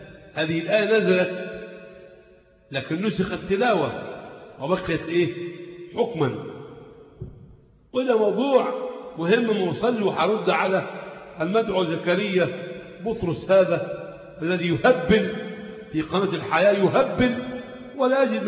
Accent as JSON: {"language": "Arabic", "country": "Egypt", "said": "إحنا عندنا في مصر هنا الصعيد لهم إيه؟ لهجة"}